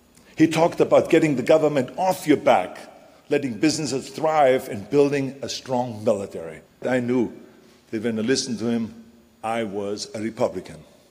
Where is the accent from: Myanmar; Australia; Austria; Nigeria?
Austria; English is a second language; now in United States; Growing up in Austria, I was always frustrated but big government and the small thinking that I saw everywhere.